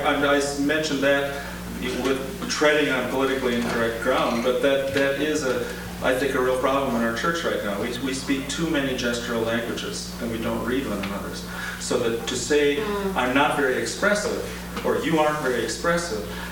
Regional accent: Minnesota, United States; But you know, in my hometown back in Minnesota, I never knew that I was so stiff.

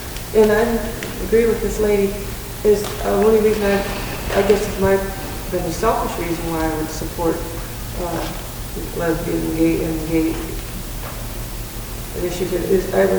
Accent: Minnesota, United States; I'm from Minnesota, and this scares me to death

